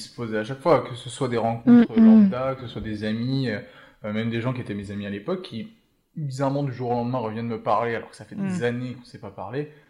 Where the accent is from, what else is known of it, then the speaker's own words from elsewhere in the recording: Geneva, Switzerland; Moi je suis de Genève, donc vraiment juste à côté.